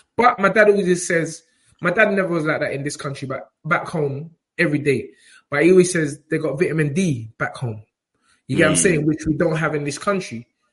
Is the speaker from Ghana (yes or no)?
yes; Ghana; I'm Ghanaian. We don't eat that.